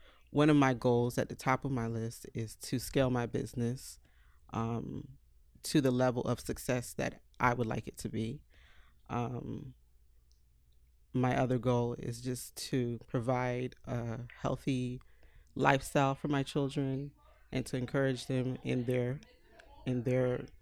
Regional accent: Florida, United States; South Florida. Oh, well, it's my hometown. Born and raised here. My family is here. My friends are here.

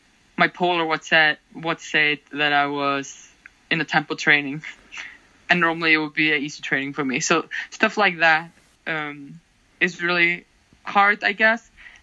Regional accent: Iceland; because I was from Iceland

